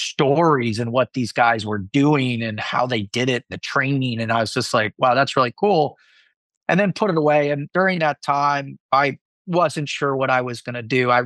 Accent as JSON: {"language": "English", "town": "Boca Raton", "region": "Florida", "country": "United States", "tie": "born or raised there", "said": "I'm from Boca Raton, Florida, born and raised."}